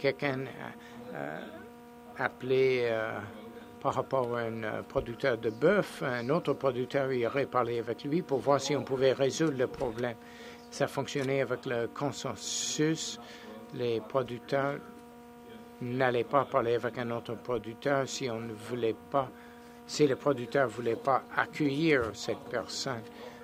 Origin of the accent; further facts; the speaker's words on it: Alberta, Canada; Et je suis de l'Alberta, alors je dois vous présenter une photo des montagnes et des chevaux.